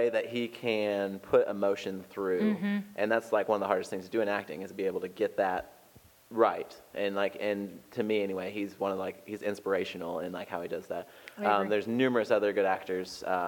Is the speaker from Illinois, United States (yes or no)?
yes; Peoria, Illinois, United States; born there; now in Kentucky, United States; I was born in Peoria, Illinois, but I claim.